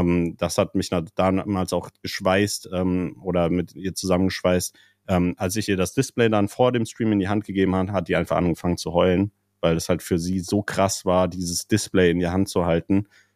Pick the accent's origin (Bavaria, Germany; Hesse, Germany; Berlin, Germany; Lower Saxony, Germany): Hesse, Germany; Frankfurt; ja, ich bin auch Frankfurter